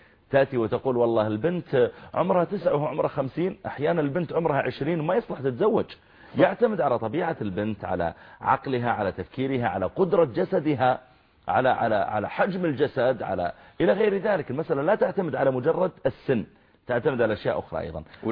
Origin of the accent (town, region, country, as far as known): Saudi Arabia